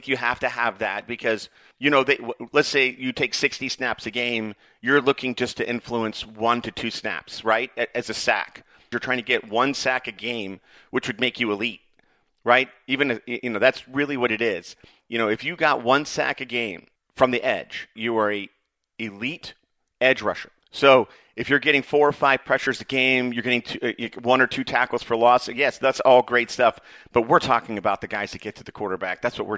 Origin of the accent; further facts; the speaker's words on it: Tampa, Florida, United States; So I was born and raised in Tampa.